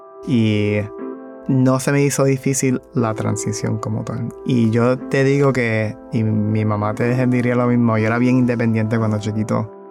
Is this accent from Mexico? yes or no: no; Guaynabo, Puerto Rico; En Puerto Rico, como tal. Y si acaso en Guaynabo también. En Puerto Rico, recuerdo así que me vienen a la mente gallinas cantando por la mañana.